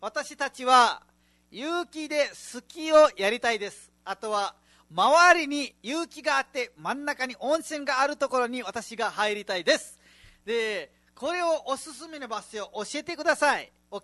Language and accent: Japanese; Nepal; now in Japan; 最初ネパールから来たばっかりの時結構チャットパテ作ってたさ